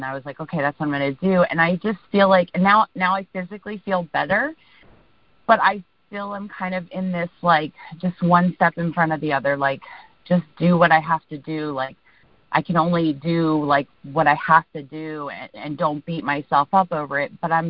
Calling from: Virginia, United States; I am calling from Virginia.

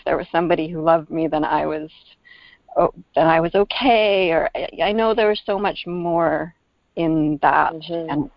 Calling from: British Columbia, Canada; I'm calling from the Sunshine Coast in Canada.

